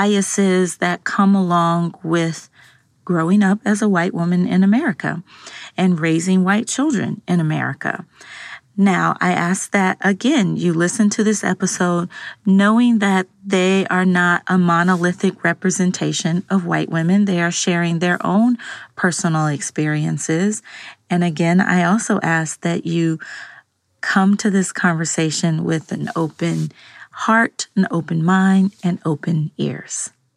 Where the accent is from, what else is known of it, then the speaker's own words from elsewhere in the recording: Birmingham, Alabama, United States; now in Los Angeles, United States; I live in Los Angeles, but I am from Alabama, grew up in Birmingham